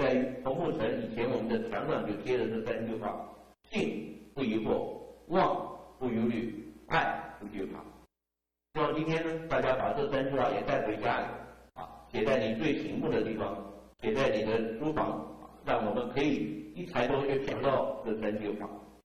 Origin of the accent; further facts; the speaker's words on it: China; 我们中国人见面讲什么？吃过饭了没有？